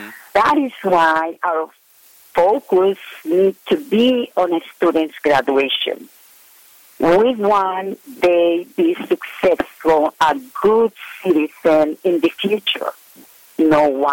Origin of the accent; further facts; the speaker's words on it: Nicaragua; English is a second language; moved away as an adult; now in United States; to U.S. from Nicaragua, I tried to give in order to give my children a better life and education. I did not speak any English at that time, and I had to work